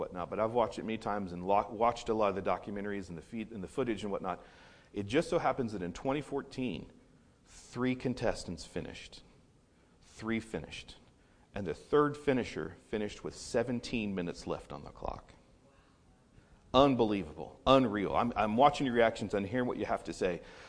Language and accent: English; West Virginia, United States; I grew up in West Virginia. There's no mountains in Ohio.